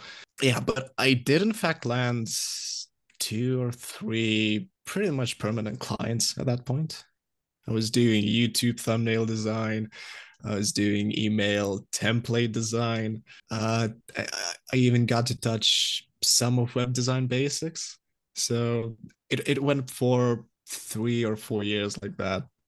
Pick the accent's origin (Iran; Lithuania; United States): Lithuania; and by that I'm from Lithuania.